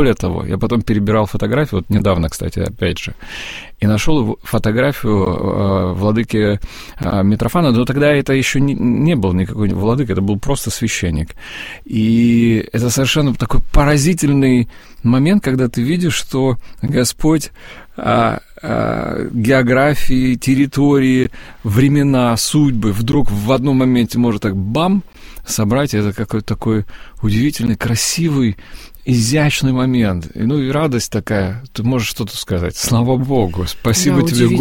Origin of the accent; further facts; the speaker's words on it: Brest, Brest Region, Belarus; now in Moscow, Russia; А я из этого Бреста, тоже как бы не москвич.